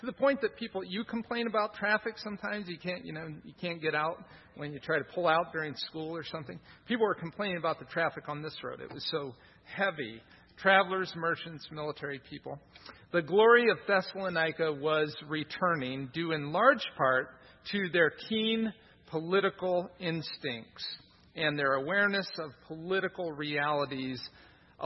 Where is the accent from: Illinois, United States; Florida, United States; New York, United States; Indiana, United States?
Indiana, United States; So I'm kidding. I'm from Indiana.